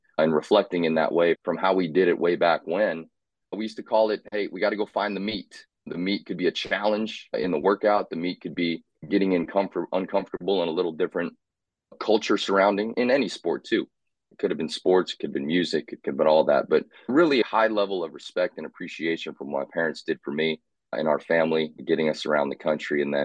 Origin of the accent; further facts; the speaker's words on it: Indiana, United States; also born or lived in South Carolina / Texas; But I grew up in Indiana. My first word was ball. If you can understand that from that state, then you would know that I fell in love with basketball at a young age.